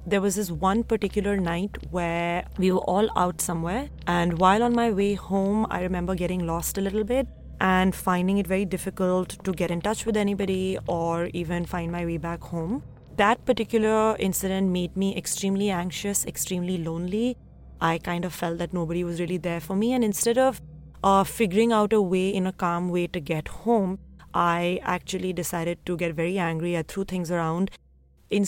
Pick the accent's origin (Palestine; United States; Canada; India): India; Delhi; I grew up in Delhi in a very loving and close-knit family